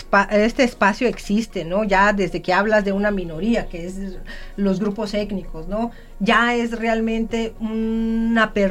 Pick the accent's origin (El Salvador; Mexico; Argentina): Mexico; first language Zapotec; Spanish is a second language; mi lengua materna, que es el zapoteco